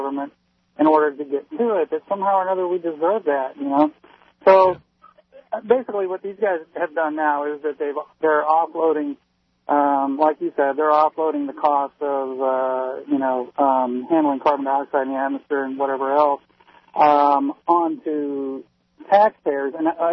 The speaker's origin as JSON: {"language": "English", "country": "Iran", "tie": "born or raised there", "said": "I grew up in Iran."}